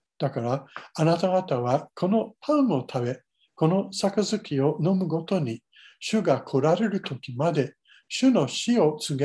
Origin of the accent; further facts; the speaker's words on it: Paterson, New Jersey, United States; まれ育った私の母教会が建っているのは、シルクシティ、絹の都市と呼ばれていた、まあ、製鋼場だらけのニュージャージー州パタソン市です。